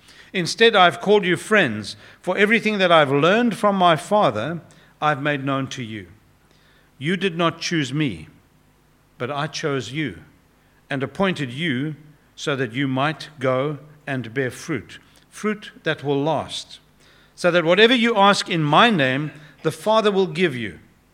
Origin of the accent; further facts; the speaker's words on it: South Africa; I grew up in South Africa, and it's always humbling to come back